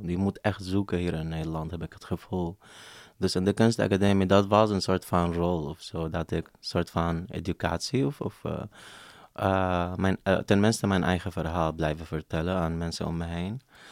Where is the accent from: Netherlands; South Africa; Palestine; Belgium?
Palestine; Tantura, Haifa District; Dutch is a second language; now in Europe; ik kom uit Palestina en dit is mijn dorp. We komen uit Tantura en dit is in Haifa.